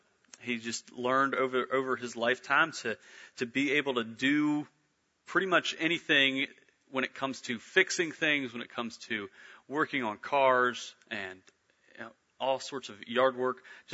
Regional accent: West Virginia, United States; And growing up in West Virginia, I didn't grow up in a big city such as Orlando. I grew up in a small country town.

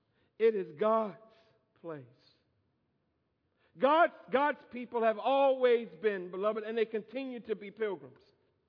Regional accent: Michigan, United States; now in Atlanta, United States; 30 years ago, I moved from Michigan to Atlanta. And yet still to this day, people will ask me from time to time, when is the last time you've been home?

